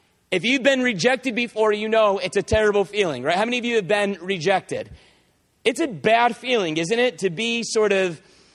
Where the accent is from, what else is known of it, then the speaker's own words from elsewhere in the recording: Spencerport, New York, United States; I was born in Spencerport. And I went to church in Spencerport. And I went to high school in Spencerport. And I graduated from Spencerport. And I married a girl from Spencerport. And I bought a house in Spencerport.